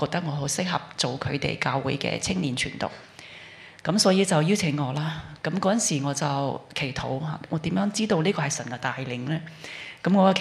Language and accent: Chinese; Hong Kong; moved away as an adult; 我是在香港长大，其实也是一个无神论的家庭长大。我读大学的时候是去了美国，因为那时在香港我考不到大学。